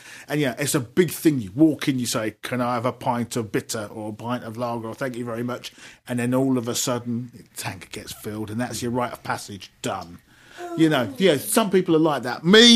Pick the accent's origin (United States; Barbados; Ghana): Barbados; So you'd be able to look down, and if you know I'm from Barbados, or if you know that my family are from Barbados, you say, oh yeah, I know that sort of thing.